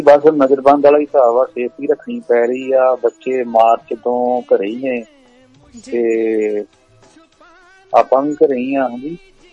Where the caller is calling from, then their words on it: Toronto, Ontario, Canada; Toronto ਤੋਂ।